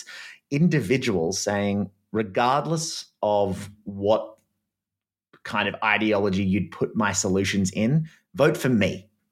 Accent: United States; I'm pro-Israel because, I'm American.

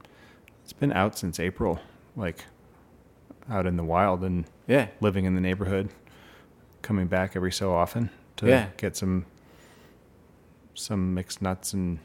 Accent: Chagrin Falls, Ohio, United States; Yeah, I'm originally from Ohio.

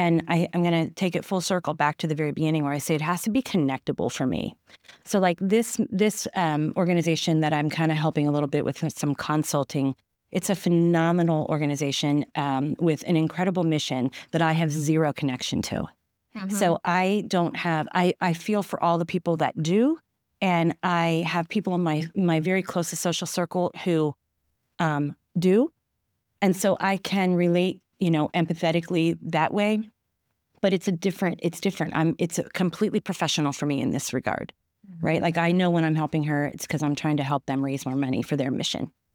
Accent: Dover, Pennsylvania, United States; also born or lived in York, United States; I'm from good old York. I was born in York and I was raised in Dover, which is, okay. Yeah, I was raised in Dover.

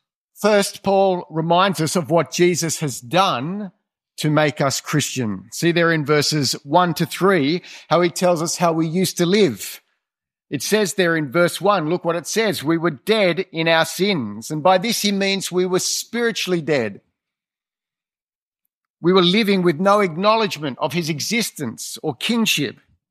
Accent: Australia; For me, my story is so different as an Australian citizen all my life.

